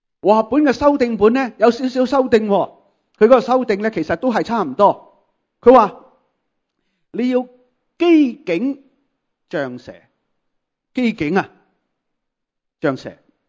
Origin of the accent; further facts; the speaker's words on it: Guangdong, China; 如果我哋喺同呢广东人或者我哋中国人去讲天国近了